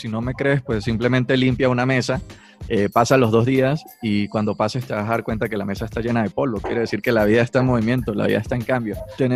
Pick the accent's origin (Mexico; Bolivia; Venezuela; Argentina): Venezuela; now in Bogotá, Colombia; yo soy venezolano, tengo aproximadamente como 4 años y medio aquí en Bogotá